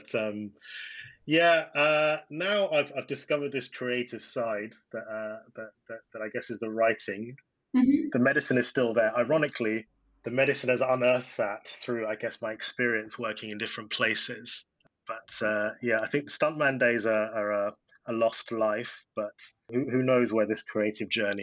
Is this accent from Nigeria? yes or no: yes; Nigeria; So I am Nigerian. I have a very Nigerian name